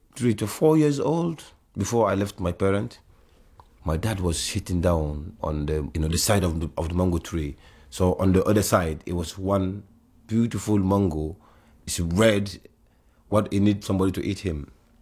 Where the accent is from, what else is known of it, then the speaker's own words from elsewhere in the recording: Guinea; first language Susu; English is a second language; now in Cardiff, United Kingdom; Susu is the language I grew up speaking in Guinea-Conakry.